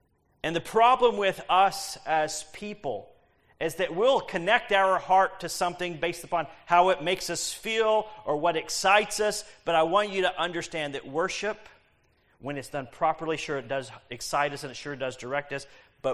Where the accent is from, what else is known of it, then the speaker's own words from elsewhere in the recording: Texas, United States; I grew up in Texas, so I know people who are proud of their bulls.